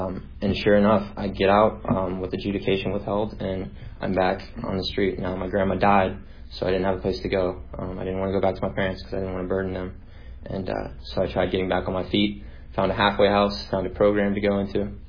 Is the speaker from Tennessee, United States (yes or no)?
no; Orlando, Florida, United States; I'm 22 years old, born and raised in Orlando, Florida.